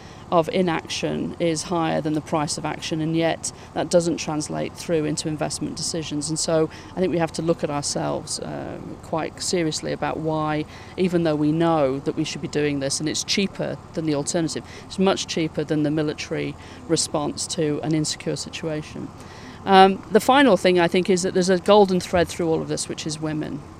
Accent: United Kingdom; I mean, I'm British, but most of the women on the delegation are African women.

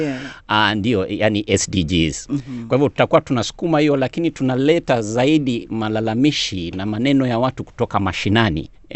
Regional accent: Kenya; Na hata mimi natoka Kenya, najua hayo vizuri.

